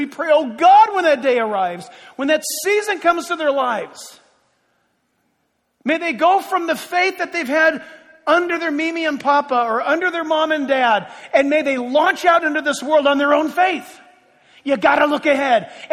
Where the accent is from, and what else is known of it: San Diego, California, United States; born or raised there